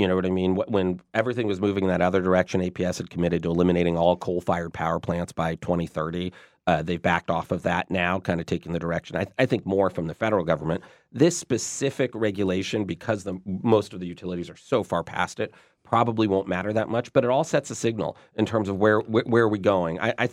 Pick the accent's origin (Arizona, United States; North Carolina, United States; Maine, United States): Arizona, United States; I mean, I grew up in Arizona. It's a heck of a lot hotter here than it was when I was a kid.